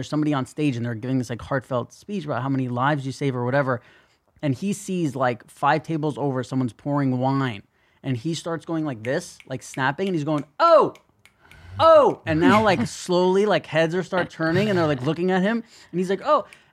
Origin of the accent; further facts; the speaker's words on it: New York City, New York, United States; I'm used to, like, you know, growing up in New York City where people are like, you're a fucking idiot.